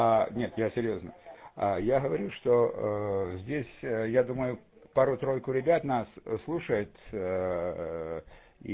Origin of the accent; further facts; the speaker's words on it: Chernihiv, Chernihiv Oblast, Ukraine; now in Crimea; я сам из Чернигова, но так живу в Крыму давно уже.